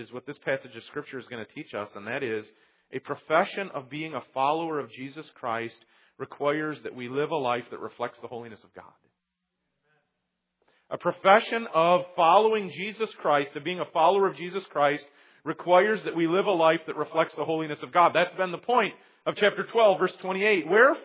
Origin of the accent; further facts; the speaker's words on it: Michigan, United States; I grew up near Detroit, so I can't brag a whole lot.